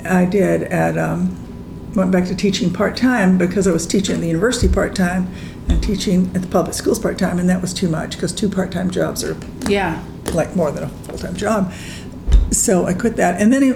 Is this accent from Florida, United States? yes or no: yes; Miami, Florida, United States; also born or lived in Fort Myers; Lived there till I was 11. Moved with my mother after she was divorced and remarried to Miami, North Miami, where I went to junior and senior high school.